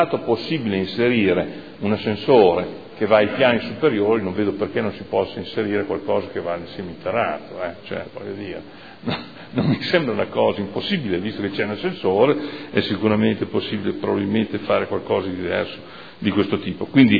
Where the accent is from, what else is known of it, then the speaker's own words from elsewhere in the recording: Modena, Emilia-Romagna, Italy; io che sono modenese